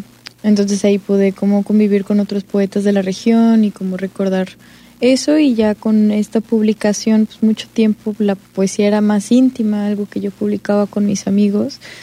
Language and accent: Spanish; Puerto Vallarta, Jalisco, Mexico; now in Mexico City, Mexico; yo soy de aquí de Puerto Vallarta, pero ahorita vivo en la Ciudad de México.